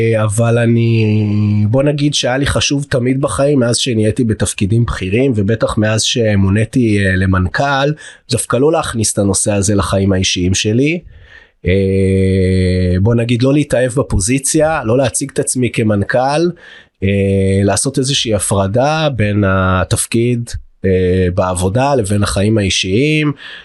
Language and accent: Hebrew; Jerusalem, Jerusalem District, Israel; אני ירושלמי במקור